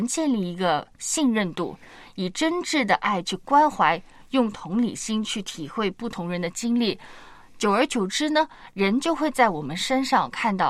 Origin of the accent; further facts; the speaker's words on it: China; 我觉得特别是我们中国人有这个礼仪之邦这个称呼是当之无愧的